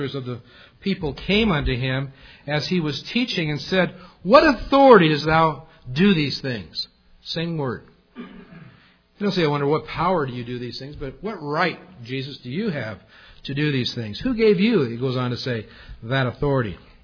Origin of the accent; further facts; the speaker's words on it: Wyoming, United States; Of course, we're from Wyoming where mountains are mountains.